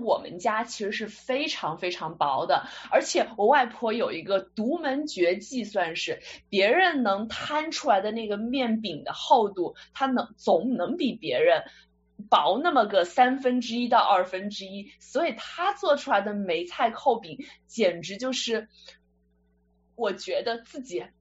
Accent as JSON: {"language": "Chinese", "town": "Jinhua", "region": "Zhejiang", "country": "China", "said": "我来自浙江金华"}